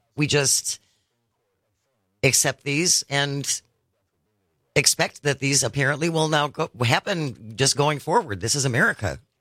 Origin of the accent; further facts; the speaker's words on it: United States; And I said, well, we're from the States.